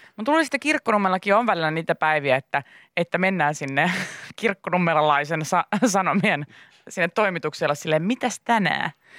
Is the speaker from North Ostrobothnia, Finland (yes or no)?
no; Tampere, Pirkanmaa, Finland; mä oon Tampereelta kotoisin ja mä muistan myös usein sen mainita.